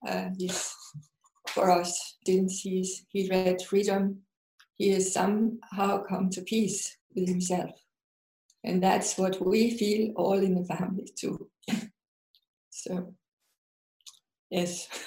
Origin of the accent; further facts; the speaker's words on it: Denmark; I was born and grew up in Denmark. I was educated as a medical lab technician in Denmark.